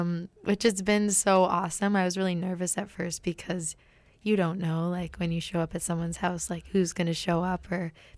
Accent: Calgary, Alberta, Canada; now in Victoria, Canada; So I live in, I'm from Calgary, but I live in Victoria. So I started actually in Slave Lake, Alberta, which is like northern Alberta, and went to Montreal and back.

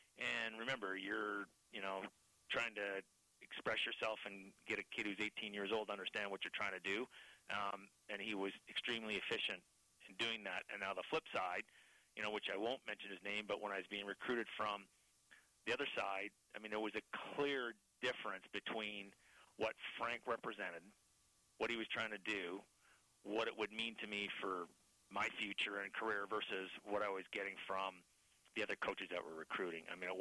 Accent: Vancouver, British Columbia, Canada; I grew up and raised in East Vancouver, went to Notre Dame High School

